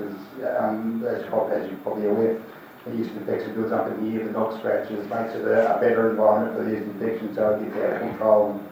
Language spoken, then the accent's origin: English; Perth, Western Australia, Australia; I come from Perth and recently discovered that Perth is the hay fever capital of the world.